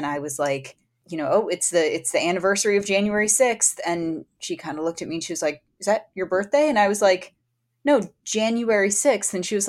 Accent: Virginia, United States; So I grew up in Virginia, like right outside of Washington, D.C., but our high school curriculum was Virginia curriculum.

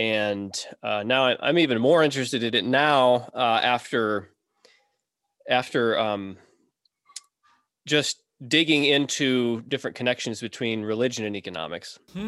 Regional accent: South Dakota, United States; So I grew up here in South Dakota in the, I guess it was a North American Baptist church.

